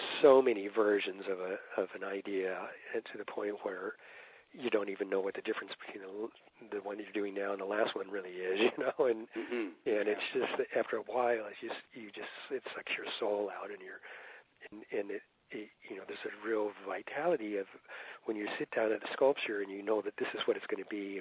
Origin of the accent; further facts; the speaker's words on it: California, United States; moved away; also born or lived in New York; I consider myself a Californian, even though I was born in New York, I lived in California